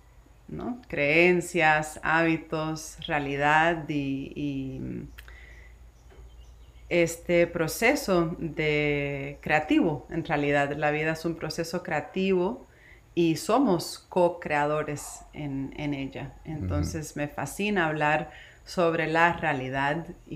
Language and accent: Spanish; New Jersey, United States; born there; nací en New Jersey, de familia cubana y puertorriqueña